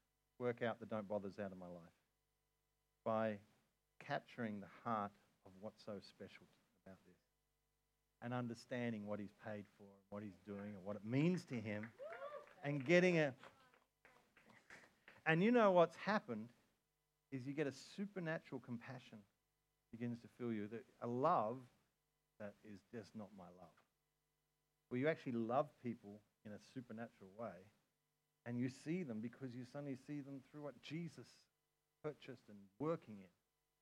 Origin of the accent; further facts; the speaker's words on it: Australia; me, as an Australian, sitting here in the ends of the earth